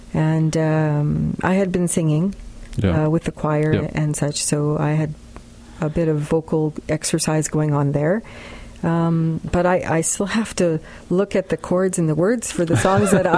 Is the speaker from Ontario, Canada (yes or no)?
no; Transcona, Manitoba, Canada; Yes, I was raised in Transcona.